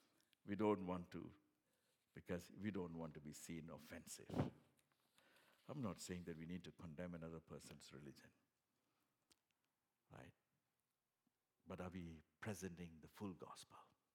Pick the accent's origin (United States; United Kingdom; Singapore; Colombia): Singapore; Because I'm a Singaporean. My family is from Singapore. And we are born and brought up.